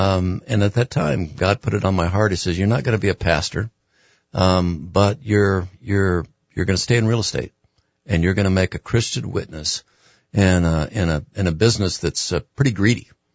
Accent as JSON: {"language": "English", "region": "California", "country": "United States", "tie": "born or raised there", "said": "I moved back just to California, my home state."}